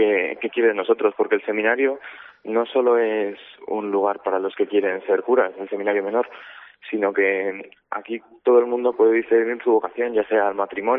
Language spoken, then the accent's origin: Spanish; San Boal, Castile and León, Spain; Pues yo viví toda mi infancia en San Boal.